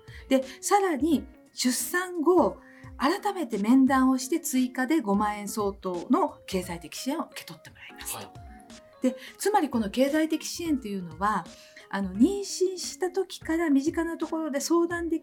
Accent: Suita, Osaka, Japan; 私の地元の大阪の吹田市ではですね

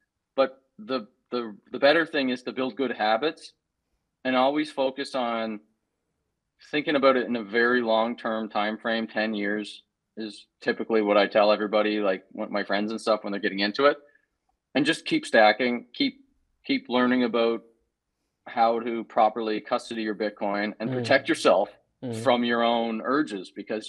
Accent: Atlantic Canada, Canada; I grew up in poverty on the East Coast of Canada

